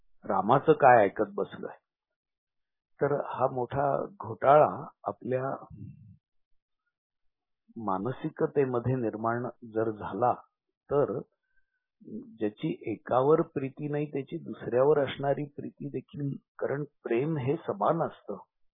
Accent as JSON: {"language": "Marathi", "town": "Khed", "region": "Maharashtra", "country": "India", "tie": "born or raised there", "said": "अगदी लहानपणी आम्ही खेडला राहत होतो"}